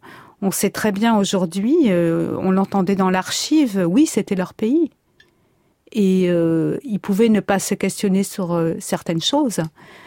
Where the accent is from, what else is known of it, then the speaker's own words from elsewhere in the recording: Marseille, Provence-Alpes-Côte d'Azur, France; Mon père, donc, était pied noir. J'ai grandi à Marseille.